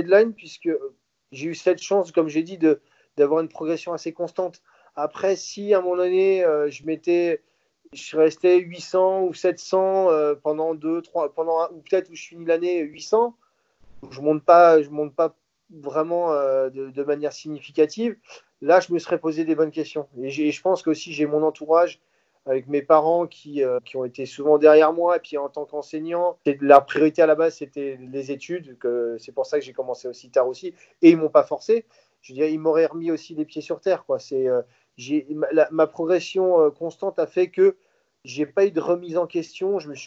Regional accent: Saint-Brieuc, Brittany, France; chez moi, à Saint-Brieuc

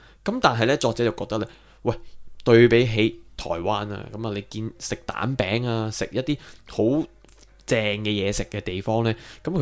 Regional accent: Hong Kong; 係我哋香港人咧先至會相對食多啲 all day breakfast

